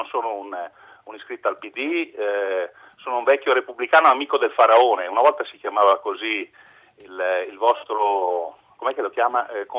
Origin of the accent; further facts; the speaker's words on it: Veneto, Italy; sono del Veneto